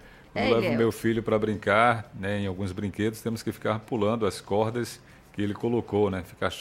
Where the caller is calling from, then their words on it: Lagoa Encantada, Bahia, Brazil; Boa tarde, sou da Lagoa Encantada.